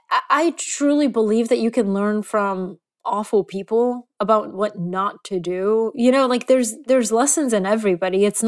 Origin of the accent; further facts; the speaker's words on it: Bulgaria; I'm from Bulgaria.